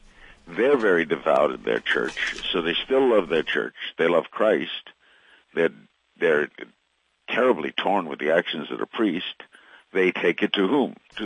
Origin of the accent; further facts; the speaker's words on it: Brooklyn, New York, United States; moved away as an adult; now in Miami, United States; I grew up in Brooklyn. I worshiped the Dodgers. I left in 1957 to go down to Miami to break into radio.